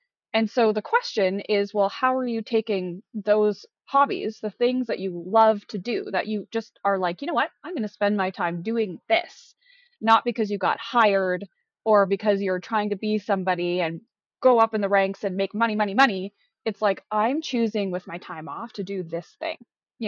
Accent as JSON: {"language": "English", "region": "Pennsylvania", "country": "United States", "tie": "born or raised there", "also_born_or_lived": "North Carolina", "lives_now": "Canada", "said": "I'm born in Canada. Then I moved to the US because my mom remarried. And so I grew up in Pennsylvania for my younger years. Then we moved to North Carolina"}